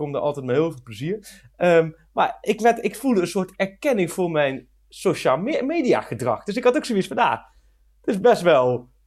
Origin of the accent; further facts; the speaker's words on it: Gelderland, Netherlands; ik kom uit de Achterhoek, joh.